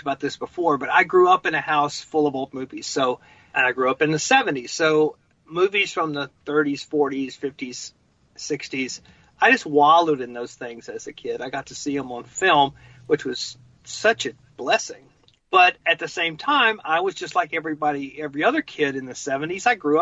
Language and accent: English; Georgia, United States; And growing up in Georgia, I thought it was real.